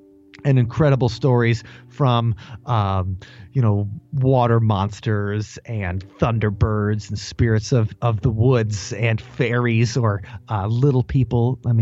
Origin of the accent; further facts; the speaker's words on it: Wisconsin, United States; It's because growing up in Wisconsin, while, you know, you can make jokes about the dairy state and stuff, it's a beautiful place.